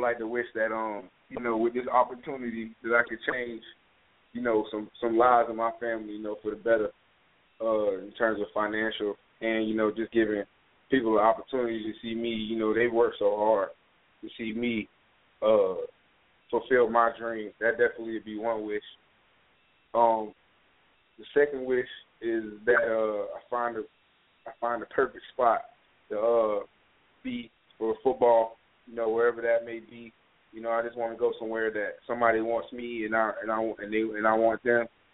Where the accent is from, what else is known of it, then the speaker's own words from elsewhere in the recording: Jacksonville, Florida, United States; You know, I was with the Jaguar staff, so that's my hometown.